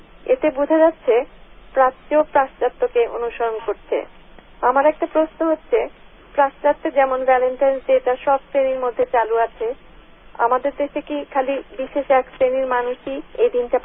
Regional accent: Bangladesh; now in Sweden; আমি যখন অনেক বছর আগে বাংলাদেশ থেকে এসেছিলাম

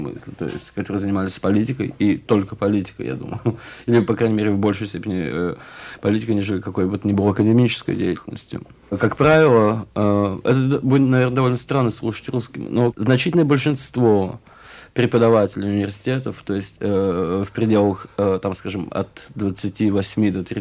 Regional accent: Russia; ясно, что я из России

